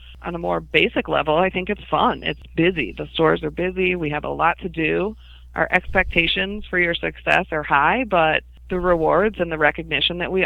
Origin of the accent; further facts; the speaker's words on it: Cleveland, Ohio, United States; also born or lived in Texas; I moved back to my hometown in Cleveland, Ohio, and I worked at our store there as a kids' shoe assistant manager for a while.